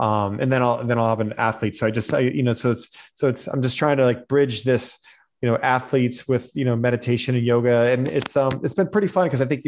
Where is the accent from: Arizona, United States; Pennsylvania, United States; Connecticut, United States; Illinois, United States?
Pennsylvania, United States; Erie; I have just so many fond memories growing up in Erie.